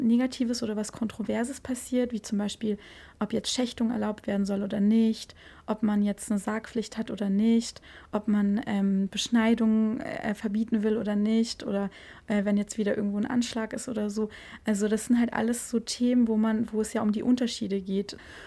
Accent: Germany; ich bin ja auch Deutsche als Muslimin

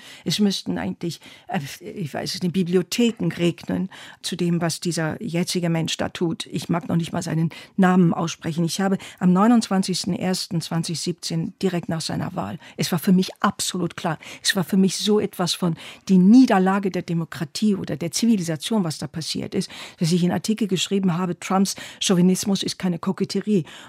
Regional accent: Turkey; ich bin eine 7-jährige Türkin, aber ich bin eben auch eine sehr alte Deutsche geworden. Und ich bin beides in jedem Atemzug.

